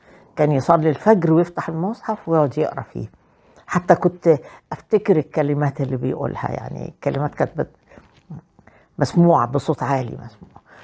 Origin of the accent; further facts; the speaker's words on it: Cairo, Cairo Governorate, Egypt; أنا نشأت في مصر، والفترة الأخيرة كنت في القاهرة. والدي كان بيعمل ضابط شرطة وكان بيتنقل من بلد لبلد، لكن لما كبر في السن استقرينا في القاهرة. عشت عمري كله في القاهرة